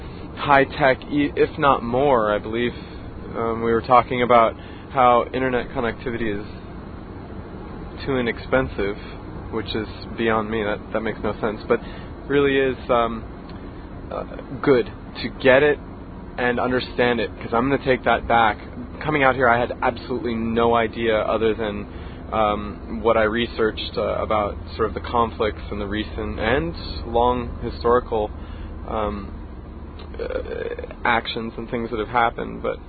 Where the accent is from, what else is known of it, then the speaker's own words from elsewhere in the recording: Seattle, Washington, United States; it felt small, much in the way my hometown of Seattle feels in comparison to New York City, which is enormous.